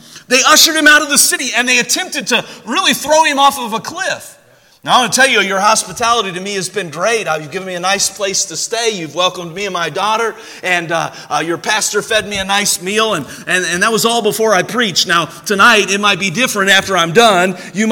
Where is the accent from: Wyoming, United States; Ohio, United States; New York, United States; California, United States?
Ohio, United States; Cincinnati; I grew up in Cincinnati, Ohio. That's where I'm originally from, and my mom and dad still live there, and my sister lives there